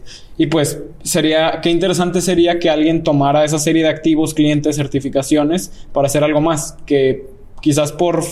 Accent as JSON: {"language": "Spanish", "country": "Mexico", "said": "como mexicanos, siempre soñamos y lo hemos hablado desde siempre en ir a hacer negocios a Estados Unidos, ganar dólares."}